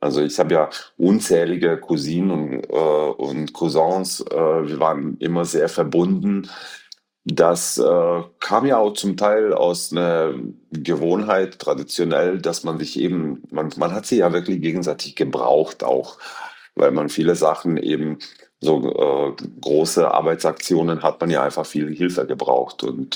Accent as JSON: {"language": "German", "region": "Eastern Croatia", "country": "Croatia", "tie": "born or raised there", "said": "Also ich bin im Osten Kroatiens aufgewachsen auf dem Bauernhof"}